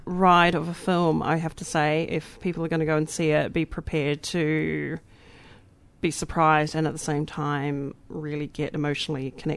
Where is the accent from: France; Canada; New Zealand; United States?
New Zealand; Gosh, I'm a Kiwi, you know, we don't know anything else but English and Māori occasionally.